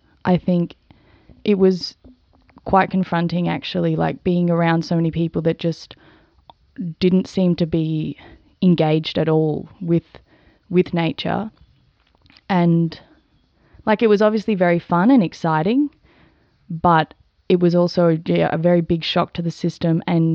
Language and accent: English; Shepherd's Flat, Victoria, Australia; So I grew up in Shepherd's Flat, and I have three beautiful brothers and two very alternative parents. I'm very grateful for my upbringing. And then about 5 years ago, I moved down to the city